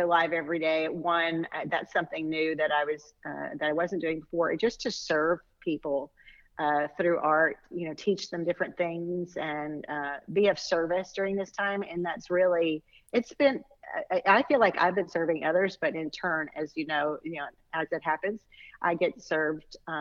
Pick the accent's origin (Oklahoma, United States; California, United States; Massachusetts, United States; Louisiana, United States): Louisiana, United States; Abbeville; I grew up in South Louisiana, in Abbeville, Louisiana, and I did have some distant relatives that lived in North Louisiana